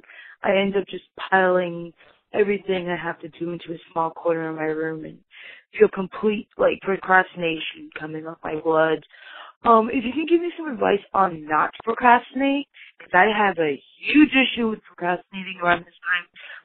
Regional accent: East Coast, United States; I am from the East Coast and it gets really cold and there's no sun for days

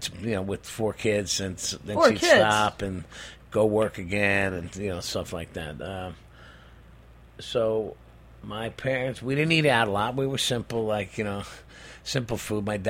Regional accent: New Jersey, United States; also born or lived in Brooklyn, New York; I was born in Bed-Stuy, and we moved to the Jersey Shore when I was one.

